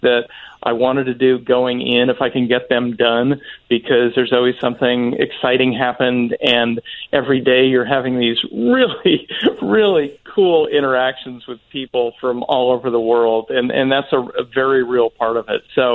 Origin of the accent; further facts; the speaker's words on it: Pacific Northwest, United States; now in Philadelphia, United States; I should add that I'm not from Philadelphia, from the Pacific Northwest.